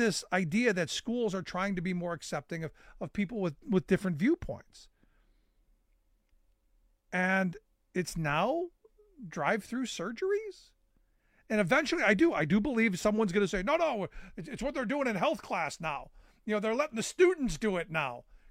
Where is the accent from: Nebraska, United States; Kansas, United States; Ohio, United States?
Ohio, United States; Cleveland; now in Pennsylvania, United States; a kid growing up in Cleveland, I don't know, not happy about it. But I love the fact that here in Pennsylvania, we are known for our Labor Day parades.